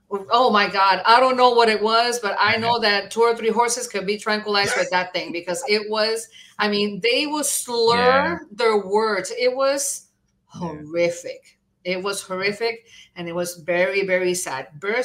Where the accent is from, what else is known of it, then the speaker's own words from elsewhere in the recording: Puerto Rico; And I come from Puerto Rico.